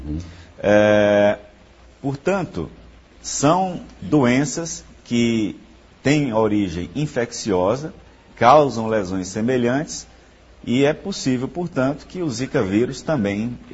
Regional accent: Northeast Region, Brazil; Essa é a medida fundamental que nós precisamos nos unir enquanto nordestinos

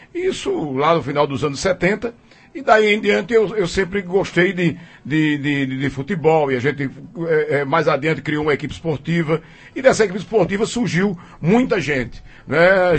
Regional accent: Carnaíba, Pernambuco, Brazil; moved away; Daí eu vim de Carnaíba para cá, né? E isso início dos anos 70

